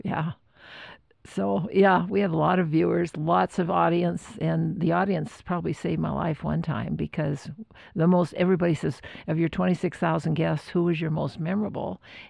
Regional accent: Helena, Montana, United States; I grew up in Helena, went to University of Montana in Missoula, had a degree in journalism.

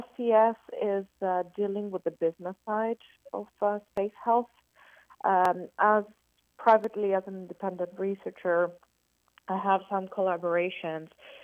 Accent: New York, United States; born there; also born or lived in Canada / Switzerland / France / Belgium; There was a little bit of Greece, obviously. I was born in New York, but there was Canada, there was Switzerland, France, Belgium, a little bit all over, really.

